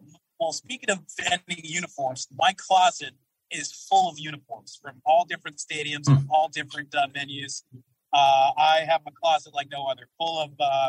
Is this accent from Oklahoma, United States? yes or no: no; New York, United States; now in Philadelphia, United States; Philly has become my adopted home. I'm from New York originally, but Philly is, it feels like home to me.